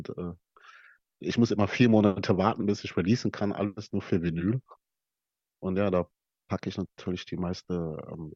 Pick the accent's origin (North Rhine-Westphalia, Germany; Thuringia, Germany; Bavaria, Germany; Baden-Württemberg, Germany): Baden-Württemberg, Germany; Weilimdorf; Ich komme ja aus Weilendorf und da ist ja das Schloss Solitude.